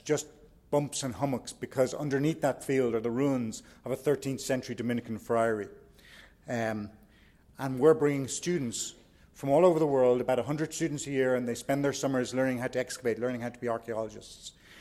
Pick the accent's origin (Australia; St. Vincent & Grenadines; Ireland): Ireland; I'm from Ireland.